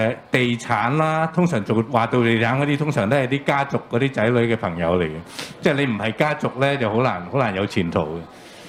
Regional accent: Hong Kong; 我哋香港人去到咧，先試一個城市，跟住俾人抄咗

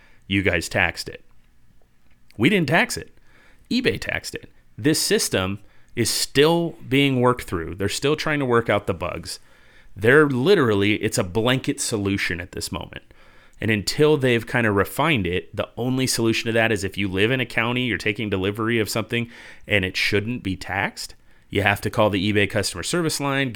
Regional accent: California, United States; you know, we're both from California originally. I keep that quiet most of the time.

